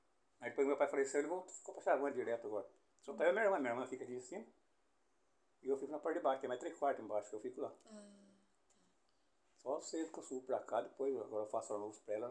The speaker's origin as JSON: {"language": "Portuguese", "town": "Ourinhos", "region": "São Paulo", "country": "Brazil", "tie": "born or raised there", "said": "Nasci em Ourinhos. Só minha irmã que nasceu no Paraná, os outros meus irmãos todos nasceram aqui em Ourinhos."}